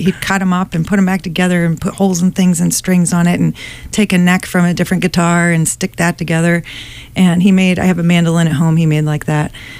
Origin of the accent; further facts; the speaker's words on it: Clinton, Massachusetts, United States; Well, I'm born and raised in Clinton, Mass. So let's give a shout out for.